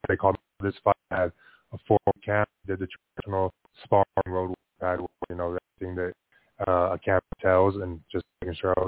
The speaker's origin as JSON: {"language": "English", "town": "Phoenix", "region": "Arizona", "country": "United States", "tie": "born or raised there", "first_language": "Spanish", "second_language": "English", "lives_now": "Las Vegas, United States", "said": "Yeah, and then I obviously growing up in Phoenix, where it's like majority Mexican, Hispanic, that's all I spoke was Spanish. And then I moved to Vegas, and I just stopped speaking Spanish"}